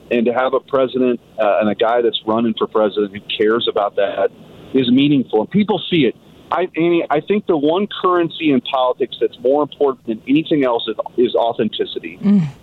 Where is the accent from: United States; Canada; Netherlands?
United States; Bridgeton; I grew up in Bridgeton in a working class family, in a working class neighborhood.